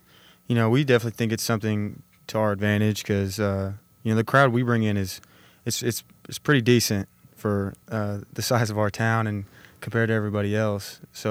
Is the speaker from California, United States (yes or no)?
no; Verdigris, Oklahoma, United States; I'm a senior, and I'm from Verdigris, Oklahoma.